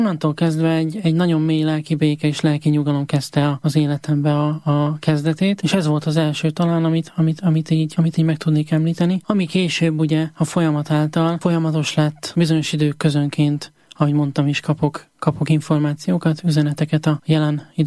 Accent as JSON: {"language": "Hungarian", "town": "Nyírbátor", "region": "Szabolcs-Szatmár-Bereg", "country": "Hungary", "tie": "born there", "said": "Én Nyírbátorban születtem, nagy református egyházközösség"}